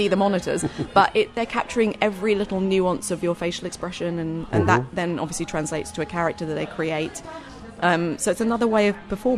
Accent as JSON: {"language": "English", "country": "United Kingdom", "said": "And I am British in the film. I do stick with my accent."}